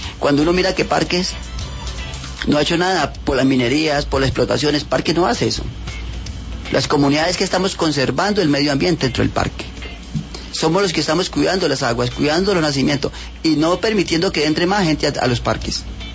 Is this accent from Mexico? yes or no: no; Caquetá, Colombia; Yo soy del departamento de Caquetá, vengo del Parque Alto Fragüindihuasi